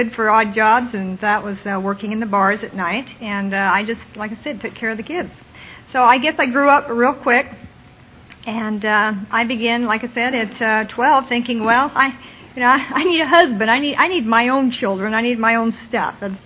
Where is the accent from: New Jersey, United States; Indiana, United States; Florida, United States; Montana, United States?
Montana, United States; Billings; I come from Billings, Montana, where there's a group back there called the Billings Recovery Group, and they send their greetings.